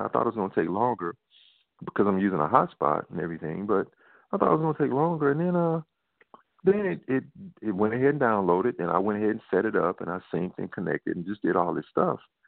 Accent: Mississippi, United States; also born or lived in Arizona; Well, actually, it was mainly in my northeast Mississippi, because I'm from. I was born in Mississippi. I spent most of my adult life in Arizona

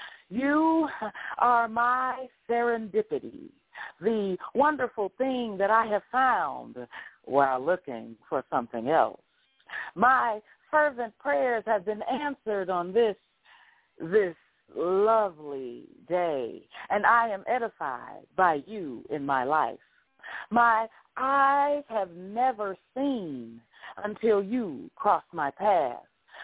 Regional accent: Chicago, Illinois, United States; Oh, and, no, actually, I'm from Chicago. I'm from Chicago.

